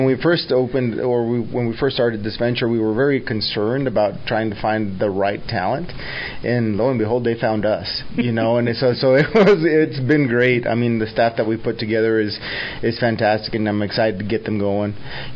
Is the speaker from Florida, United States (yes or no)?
no; Texas, United States; So I'm a transfer from Texas originally.